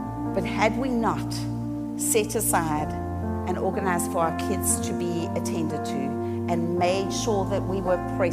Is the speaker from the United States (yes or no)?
no; South Africa; accent: South African; I have a South African accent because I grew up in South Africa.